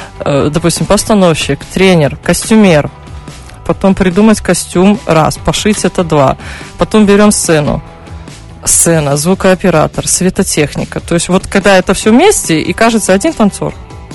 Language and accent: Russian; Svetlogorsk, Gomel Region, Belarus; born there; Я не из Гомеля, то есть я в Светлогорске родилась